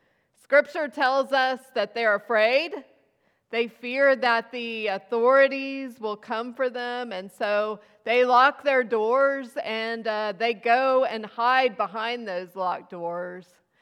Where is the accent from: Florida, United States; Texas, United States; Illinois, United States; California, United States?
Texas, United States; Midland; We lived in West Texas. I grew up in Midland, and so it took 5 hours to get anywhere.